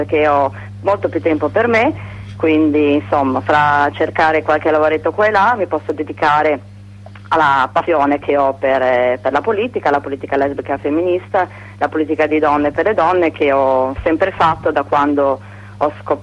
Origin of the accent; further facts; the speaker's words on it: Liguria, Italy; now in Bologna, Italy; Io sono ligure, quindi quasi vicino a Monte Carlo, da una parte abbastanza sperduta, insomma.